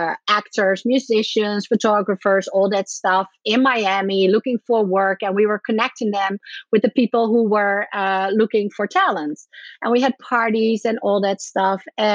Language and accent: English; Netherlands; now in Ireland; So back in the day, I'm from the Netherlands. I moved to Ireland